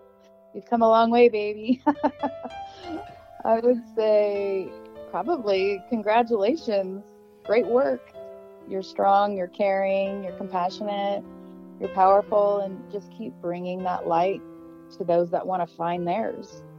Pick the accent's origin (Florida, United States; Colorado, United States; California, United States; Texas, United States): California, United States; San Francisco; born there; No, I was born in San Francisco.